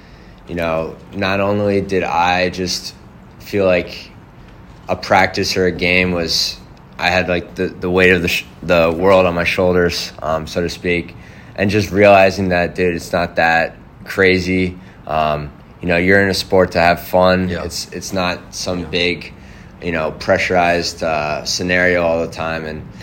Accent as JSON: {"language": "English", "region": "New Jersey", "country": "United States", "tie": "born or raised there", "said": "So I grew up originally in New Jersey. Pretty hotbed for the sport of lacrosse."}